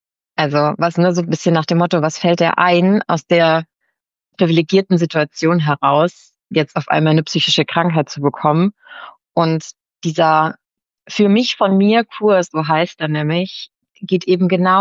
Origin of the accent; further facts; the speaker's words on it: Esslingen, Baden-Württemberg, Germany; ich komme aus Esslingen